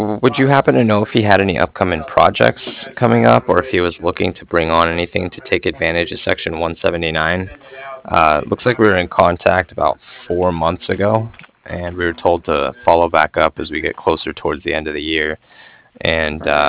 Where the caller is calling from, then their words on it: Cardiff, Wales, United Kingdom; I was calling from Cardiff